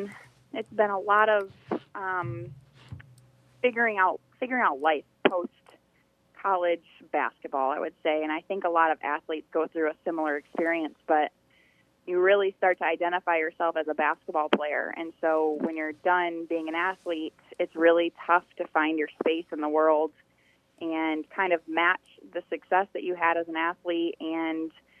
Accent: White Lake, Michigan, United States; I went to high school at Waterford Kettering in Waterford, Michigan, and I grew up in White Lake, Michigan

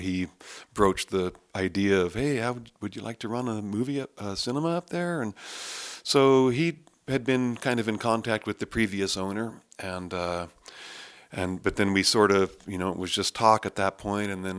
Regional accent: Boise, Idaho, United States; also born or lived in Coeur d'Alene; I grew up in Boise and actually fourth generation Idahoan. and then moved up to Coeur d'Alene after my dad moved there

